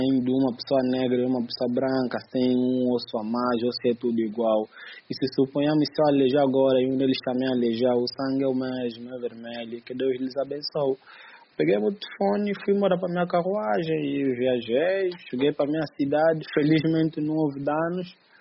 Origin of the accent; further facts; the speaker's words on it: Angola; now in Ukraine; Eu disse que sou angolano.